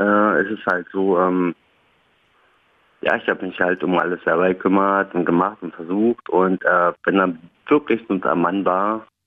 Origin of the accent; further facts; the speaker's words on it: Cottbus, Brandenburg, Germany; also ich komme aus Cottbus, habe eine Ausbildung in Leipzig gemacht